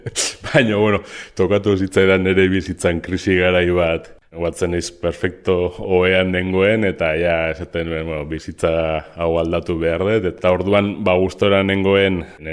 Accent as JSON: {"language": "Basque", "town": "Hernani", "region": "Basque Country", "country": "Spain", "said": "Hernanikoa naiz eta Hernanin bizi naiz."}